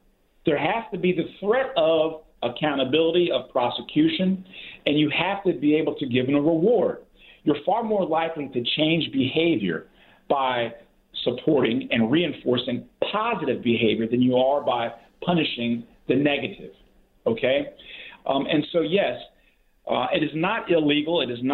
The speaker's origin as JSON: {"language": "English", "town": "Philadelphia", "region": "Pennsylvania", "country": "United States", "tie": "born or raised there", "said": "I grew up in West Philly in a row house."}